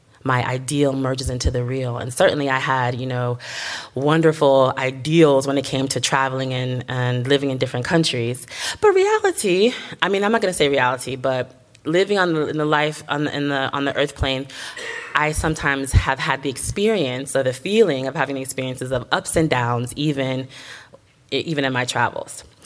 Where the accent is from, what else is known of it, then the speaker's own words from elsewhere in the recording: Miami, Florida, United States; I was raised actually in New Thought in Miami.